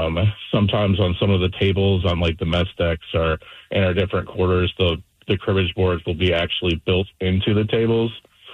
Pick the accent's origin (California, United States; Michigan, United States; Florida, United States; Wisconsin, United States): Michigan, United States; Well, I'm from Michigan, and I learned as a young kid, we would play cribbage, rummy, euchre, things like that.